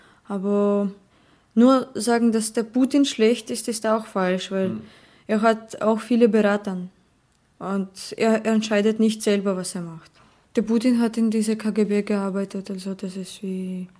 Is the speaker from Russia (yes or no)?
yes; Russia; German is a second language; Also zum Beispiel als Russin, ich kann sagen